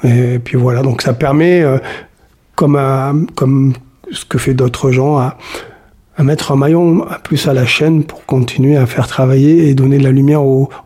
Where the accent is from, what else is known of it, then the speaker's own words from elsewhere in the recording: Tulle, Nouvelle-Aquitaine, France; also born or lived in London; now in Limoges, France; Je suis originaire de Tulle, en Corrèze. Je suis venu à Limoges il y a déjà beaucoup d'années